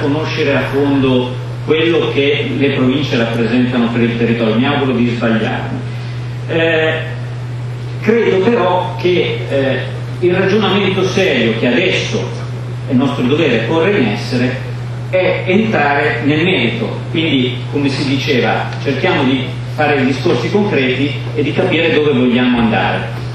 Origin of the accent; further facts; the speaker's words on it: Lombardy, Italy; intanto vengo dalla provincia di Milano, per capirci.